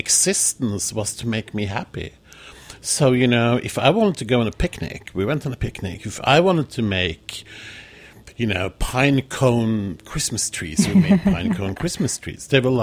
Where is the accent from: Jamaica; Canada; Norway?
Norway; Oslo; English is a second language; now in New York, United States; I grew up in Oslo, Norway.